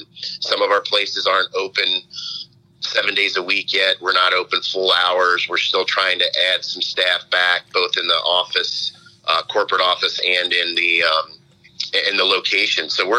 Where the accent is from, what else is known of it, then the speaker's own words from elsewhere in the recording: Cincinnati, Ohio, United States; also born or lived in Atlanta; I grew up in Cincinnati, grew up over on the east side of town in Anderson Township. So I have a love for Cincinnati.